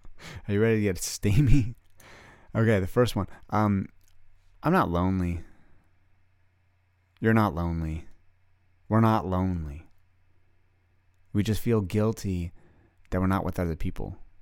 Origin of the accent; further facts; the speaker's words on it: Canada; I'm a Canadian boy, played hockey.